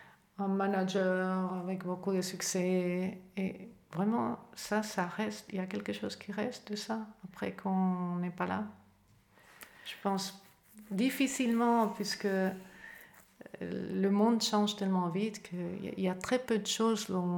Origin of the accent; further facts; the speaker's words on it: Spain; moved away; c'est pas parce que moi je suis partie de l'Espagne à l'étranger que je vais aussi demander à mes enfants de faire la même chose.